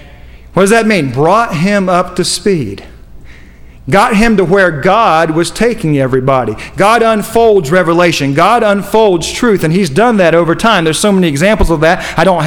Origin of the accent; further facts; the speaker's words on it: the South, United States; It hasn't been a big deal me growing up in the South